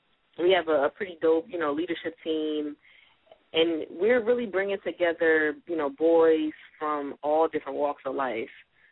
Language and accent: English; Baltimore, Maryland, United States; I'm from Baltimore, born and raised.